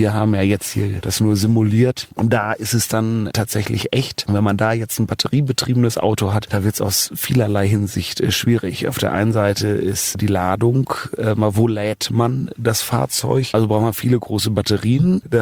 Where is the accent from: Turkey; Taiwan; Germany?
Germany; Cologne, North Rhine-Westphalia; als Kölner